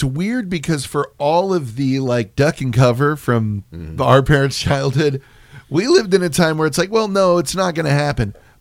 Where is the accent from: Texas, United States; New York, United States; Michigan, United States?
Texas, United States; San Antonio; Growing up in San Antonio, I think, gave me more of a respect for that kind of shit